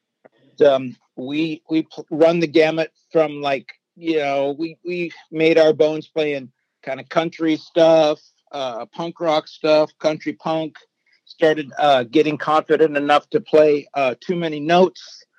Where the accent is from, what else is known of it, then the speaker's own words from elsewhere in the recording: Phoenix, Arizona, United States; Well, I am a Phoenix native. I was born in Phoenix in 1960. I'm one of the few Phoenix natives.